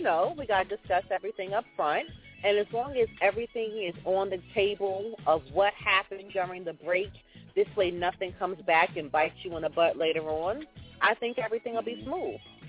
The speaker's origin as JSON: {"language": "English", "town": "Long Island", "region": "New York", "country": "United States", "said": "Oh, where I'm from. I'm from Long Island, where we got the most snow."}